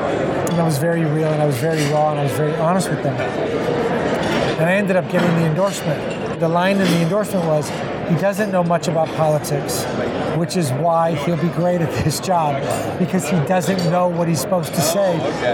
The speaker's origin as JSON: {"language": "English", "town": "Miami", "region": "Florida", "country": "United States", "tie": "born or raised there", "said": "Miami, Florida."}